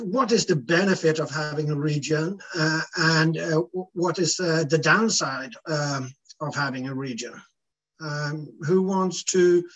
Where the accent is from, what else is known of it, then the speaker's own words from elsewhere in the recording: Sweden; as I am from Sweden, and the benefits of having a region, we have started the discussion going towards a region in Europe